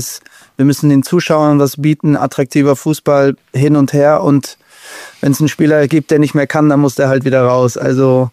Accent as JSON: {"language": "German", "country": "Turkey", "said": "ich als Türke"}